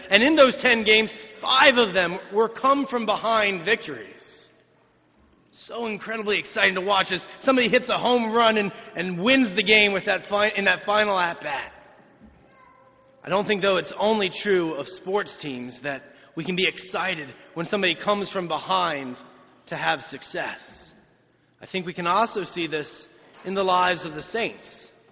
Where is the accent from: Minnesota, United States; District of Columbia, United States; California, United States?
District of Columbia, United States; Washington; I grew up here in the Washington, D.C. area, and therefore, it's been in my blood to be a Washington sports fan